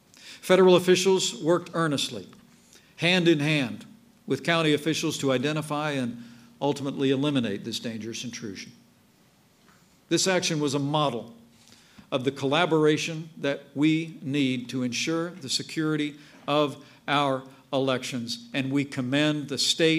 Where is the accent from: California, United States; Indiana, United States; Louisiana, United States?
Indiana, United States; In my home state of Indiana, as well as Ohio, North Carolina, and West Virginia, this system was used in the May 8th primary.